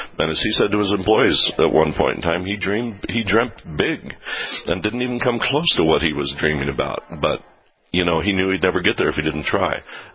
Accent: Iowa, United States; I'm from Iowa, and so I finished my season out here in September and went home

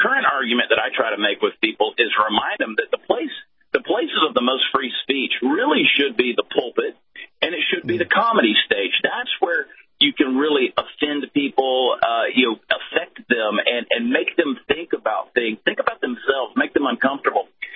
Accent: the South, United States; Look, I'm from the South. I wear a cowboy hat.

